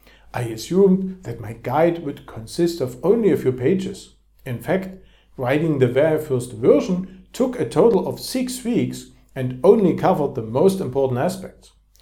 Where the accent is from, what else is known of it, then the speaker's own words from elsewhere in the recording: Dresden, Saxony, Germany; moved away as an adult; now in London, United Kingdom; Before moving to London, I had studied psychology at the Technical University Dresden in my hometown in Germany